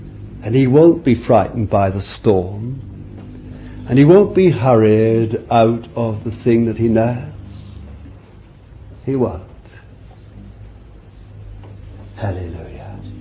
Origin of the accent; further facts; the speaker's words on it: London, United Kingdom; born there; Sorry, I mustn't be too Londonish. I was born in London.